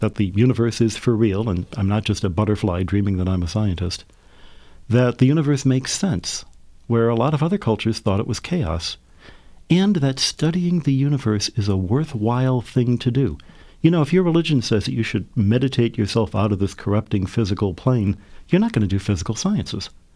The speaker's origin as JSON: {"language": "English", "town": "Detroit", "region": "Michigan", "country": "United States", "tie": "born there", "said": "I was born in Detroit and came from a family that my parents are both very religious"}